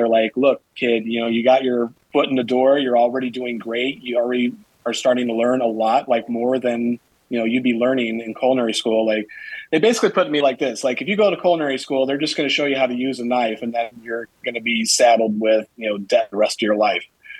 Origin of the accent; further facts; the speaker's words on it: Evergreen Park, Illinois, United States; also born or lived in Lowell, Indiana; As far as where I'm from, I'm originally from Evergreen Park, Illinois. Then we moved out to Lowell, Indiana.